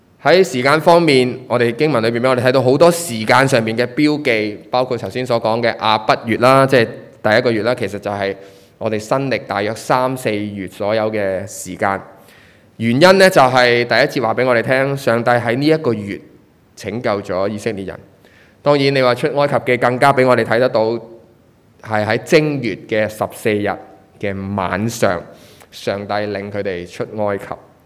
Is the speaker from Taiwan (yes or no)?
no; China; 其实跟我们中国人我们守农历新年其实都有少少的来到去相似。